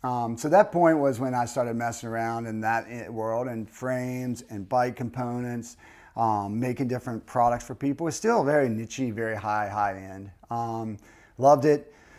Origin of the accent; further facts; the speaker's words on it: Richmond, Virginia, United States; I grew up in Richmond, Virginia. Born and raised there.